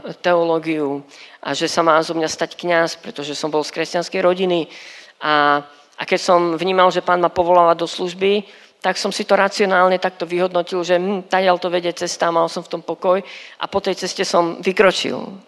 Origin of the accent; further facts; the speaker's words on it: Banská Bystrica Region, Slovakia; Vyrastal som blízko Lučenca.